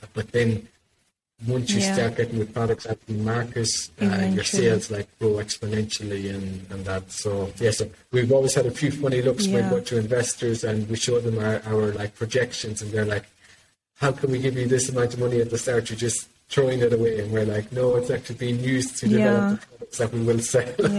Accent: Ireland; I'm originally from Ireland.

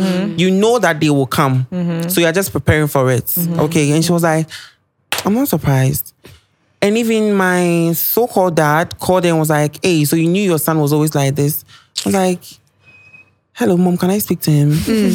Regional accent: Agona Swedru, Central Region, Ghana; Agna Swedi.

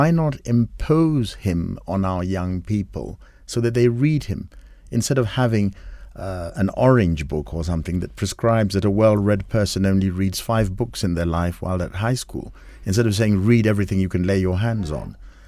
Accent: Kenya; We don't have certain sexual orientations by virtue of the fact that we are Kenyan.

